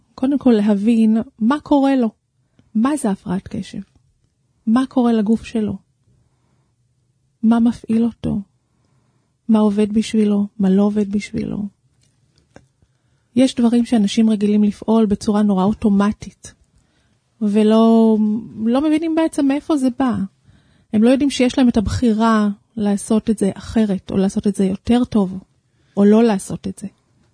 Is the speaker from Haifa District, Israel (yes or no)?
yes; Haifa, Haifa District, Israel; אני מחיפה.